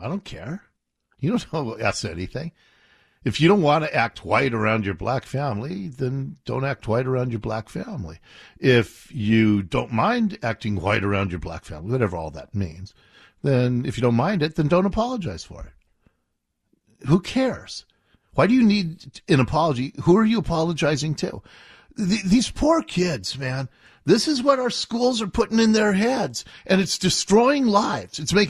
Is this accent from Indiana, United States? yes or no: no; Ballard, Washington, United States; I grew up in Ballard. I don't have any Canadian roots.